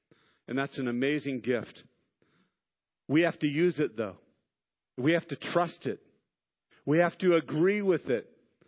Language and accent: English; Santa Barbara, California, United States; Joe and I grew up together in Santa Barbara